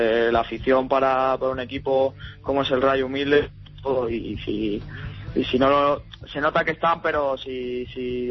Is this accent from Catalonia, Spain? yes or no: no; Madrid, Community of Madrid, Spain; Yo soy aquí de Madrid, y lo paso aquí con la familia en Madrid.